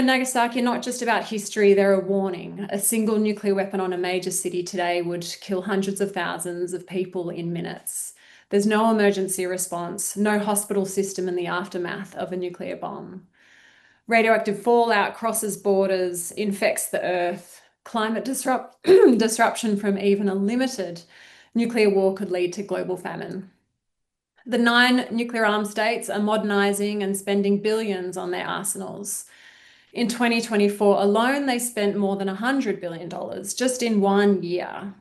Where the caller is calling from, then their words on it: Wollongong, New South Wales, Australia; I'm calling in from Darawal country in Wollongong tonight.